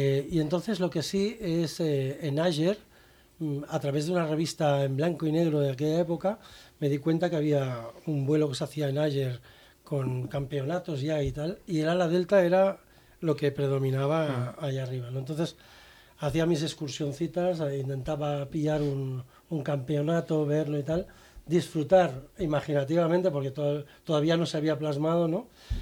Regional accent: France; yo me crié en Francia, cerca de los Alpes.

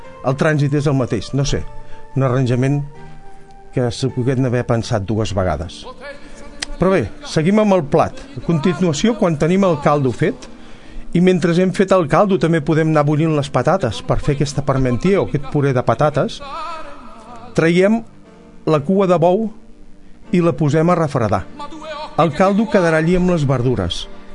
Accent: Valls, Catalonia, Spain; Valls és el meu poble i també em puc ser crític.

